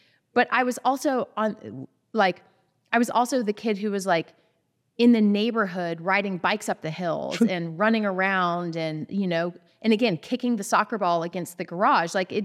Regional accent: Georgia, United States; I'm glad that I was in an environment, both where I grew up outside of Atlanta, that was primed for girls in sports in the 80s.

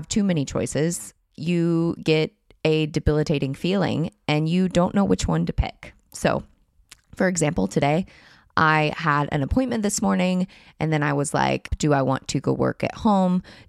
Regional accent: United States; my experience as an American woman

